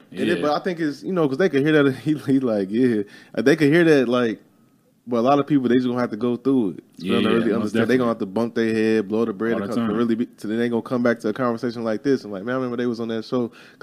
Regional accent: Chicago, Illinois, United States; I understand completely, because I said it was the exact same thing for me growing up in Chicago.

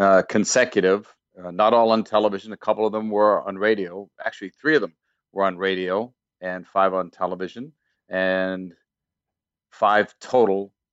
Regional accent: Waltham, Massachusetts, United States; years and years ago, growing up in the Boston area, Waltham, Massachusetts, I was a hockey fan.

